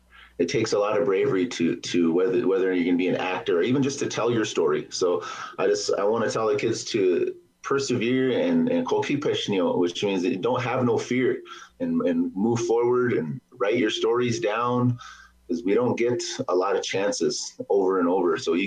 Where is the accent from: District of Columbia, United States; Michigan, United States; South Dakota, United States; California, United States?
South Dakota, United States; Lower Brule; also born or lived in Pierre / Aberdeen; I'm just a boy from the reservation too. I grew up in Lower Brule and moved off the reservation after in the fifth and sixth grade. And I grew up in Pierre, and then I moved to Aberdeen, South Dakota